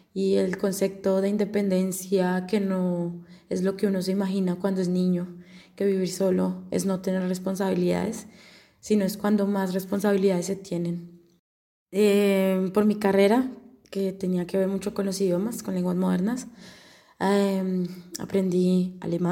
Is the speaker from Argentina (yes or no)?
no; Ibagué, Tolima, Colombia; also born or lived in Bogotá; vengo de Ibagué, Colombia, y esta es mi historia de migración.